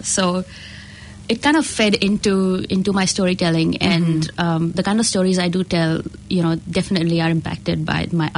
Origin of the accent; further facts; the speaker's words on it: Mumbai, Maharashtra, India; moved away as an adult; now in New Zealand; I migrated to New Zealand. I was raised in India, in Bombay, and I spent some time overseas.